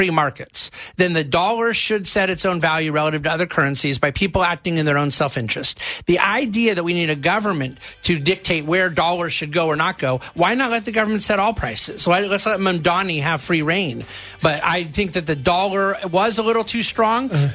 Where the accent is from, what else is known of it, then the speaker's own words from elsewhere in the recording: United States; Of course. I'm an American.